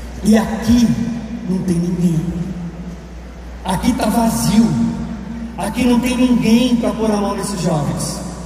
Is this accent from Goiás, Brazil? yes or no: no; Santo André, São Paulo, Brazil; eu vim lá de Santo André, São Paulo, eu faço parte da comunidade Colo de Deus